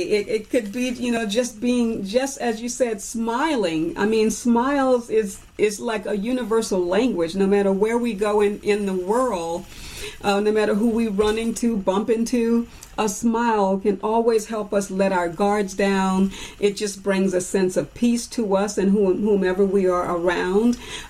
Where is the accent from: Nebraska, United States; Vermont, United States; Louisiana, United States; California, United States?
Louisiana, United States; I can remember when we were growing up in Louisiana, and 4th of July, we had this, it was a whole community festival, basically.